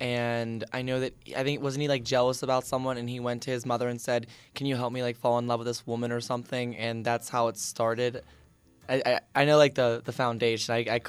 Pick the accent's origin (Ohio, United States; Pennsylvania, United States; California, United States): Pennsylvania, United States; Troy Hill; Yeah, I'm from Troy Hill, yeah.